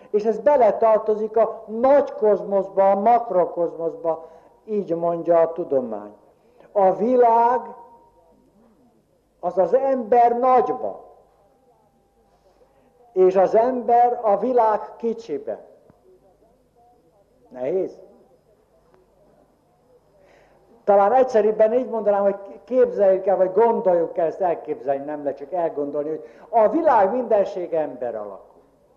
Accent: Hungary; born there; Sajátos magyar sorsunk, föld sorsunk, hogy itt születtünk.

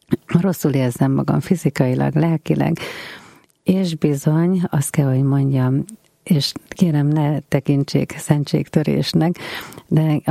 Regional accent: Debrecen, Hajdú-Bihar, Hungary; Nagymamámtól katolikus neveltetést kaptam, bár reformátusnak kereszteltek, nyilván már debreceni vagyok, édesanyám katolikus, édesapám református. Ilyenkor a lánygyermeket katolikusnak szokták keresztelni, de Debrecenről lévén szó, én református lettem.

